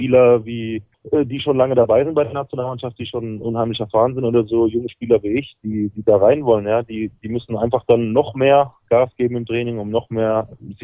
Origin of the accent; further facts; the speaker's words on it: Freiburg, Baden-Württemberg, Germany; Ich komme zwar aus Freiburg, das liegt zwar eine Ecke von hier entfernt, das sind über 600 Kilometer